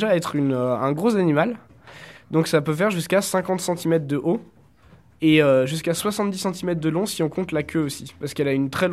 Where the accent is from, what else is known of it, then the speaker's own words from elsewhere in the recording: France; notre hérisson de chez nous en France